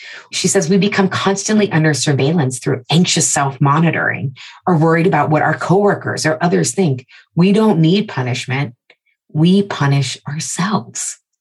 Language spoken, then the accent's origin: English; United States; Growing up in America, I'm told to value freedom.